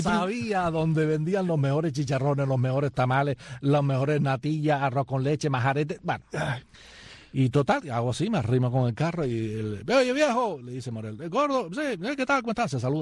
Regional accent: Havana, Cuba; Y salí de Cuba, mi primer viaje al extranjero fue a Isla de Pino.

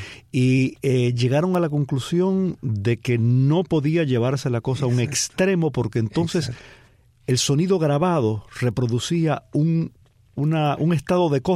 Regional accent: Cuba; como el que yo sentí en el portal de mi casa en mi pueblo en Cuba

